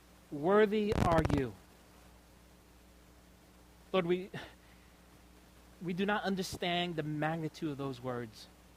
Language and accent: English; New York, United States; I'm from New York